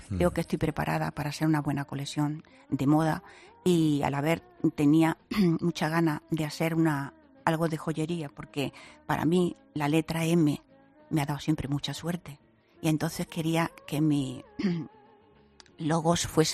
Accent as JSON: {"language": "Spanish", "country": "Spain", "said": "yo quería estar en España, que es mi tierra y es mi país"}